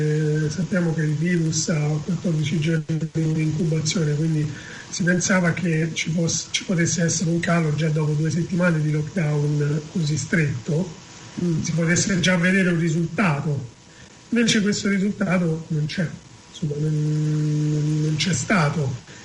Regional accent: Rome, Lazio, Italy; Io sono di Roma.

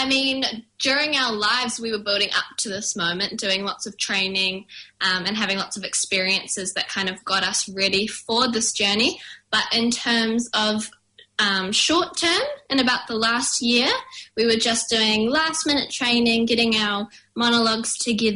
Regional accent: Devonport, Auckland, New Zealand; now in United Kingdom; We're both from Auckland on the North Shore. More specifically, we come from Devonport, which is a nice little part of the peninsula.

